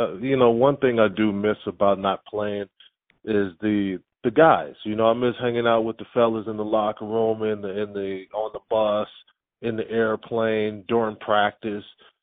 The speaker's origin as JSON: {"language": "English", "town": "Pasadena", "region": "California", "country": "United States", "also_born_or_lived": "Glendora", "said": "Well, I'm originally from Pasadena."}